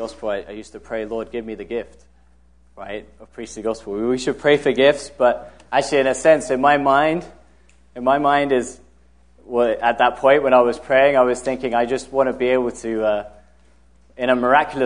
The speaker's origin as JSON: {"language": "English", "region": "London", "country": "United Kingdom", "tie": "born or raised there", "lives_now": "Jerusalem, Israel", "said": "I'm from London. Actually, my home now is in Jerusalem. I grew up in London."}